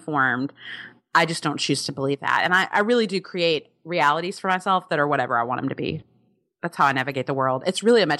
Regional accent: Alabama, United States; Well, I'm very protective. I'm from Alabama. I have seen To Kill a Mockingbird live in Monroeville.

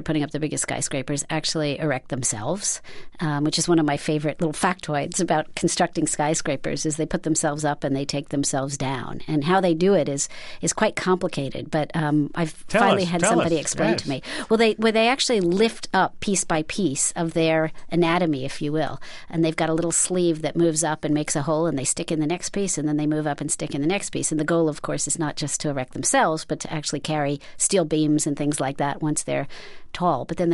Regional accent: New York, United States; I'm a New Yorker, and I see these things going up all around me

